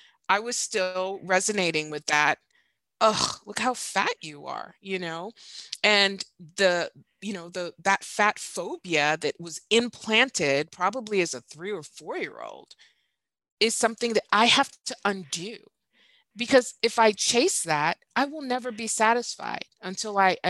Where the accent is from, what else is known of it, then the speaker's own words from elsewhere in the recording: Nigeria; You know, I grew up in Nigeria.